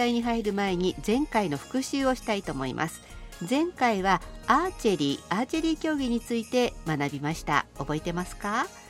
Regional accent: Shizuoka, Japan; 神奈川山梨を通過して私のふるさと静岡県の

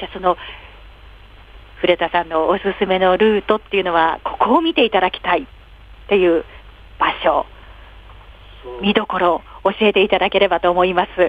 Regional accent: Tottori, Japan; 私実はの鳥取県の出身で、水木しげる先生のふるさとの

